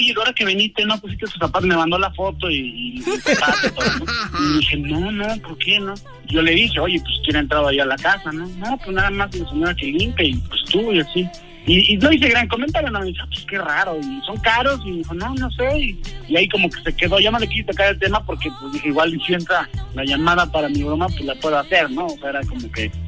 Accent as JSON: {"language": "Spanish", "town": "Monterrey", "region": "Nuevo León", "country": "Mexico", "lives_now": "Mexico City, Mexico", "said": "Yo soy de Monterrey, yo estoy aquí en la Ciudad de México por trabajo"}